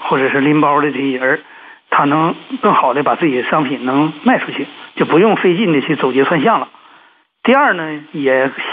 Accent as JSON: {"language": "Chinese", "region": "Northeast China", "country": "China", "accent": "Northeastern Mandarin", "said": "我们东北话说就扛穿扛用"}